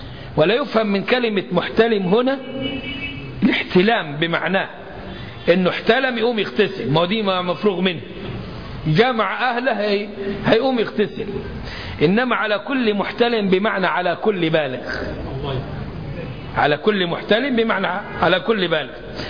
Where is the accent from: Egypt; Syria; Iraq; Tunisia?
Egypt; الناس عندنا في مصر